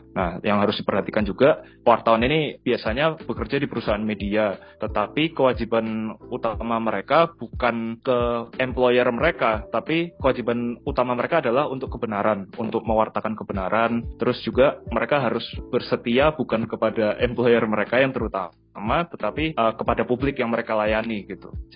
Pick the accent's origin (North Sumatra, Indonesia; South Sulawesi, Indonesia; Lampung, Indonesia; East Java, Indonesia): East Java, Indonesia; Surabaya; Aku asal Surabaya, kuliah di Hubungan Internasional UGM angkatan 2014.